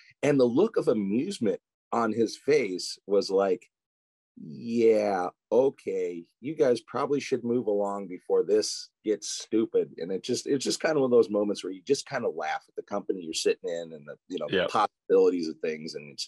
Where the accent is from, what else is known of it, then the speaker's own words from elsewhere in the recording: Illinois, United States; also born or lived in California; Yeah, it's funny because I was born here in California originally, but my parents are in Illinois. So around 71, they moved back there. So all of my memories of a kid are from there going up.